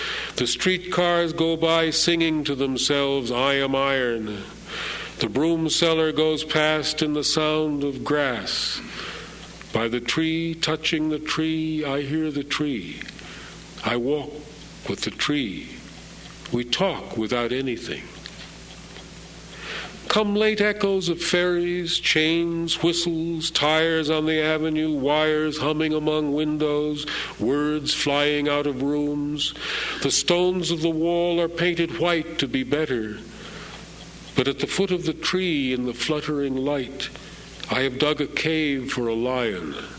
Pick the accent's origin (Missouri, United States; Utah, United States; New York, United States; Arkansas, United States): New York, United States; New York City; I was born in New York City. I grew up across the river from it.